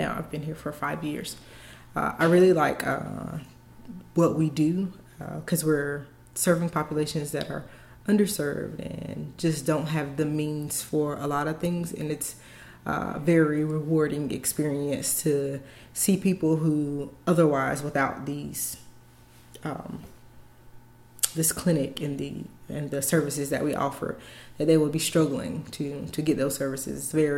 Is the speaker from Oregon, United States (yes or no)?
no; Clinton, North Carolina, United States; So I grew up in Clinton, North Carolina, and that's a very rural, a lot of farmland. Sampson County is very huge, but it's a lot of farming.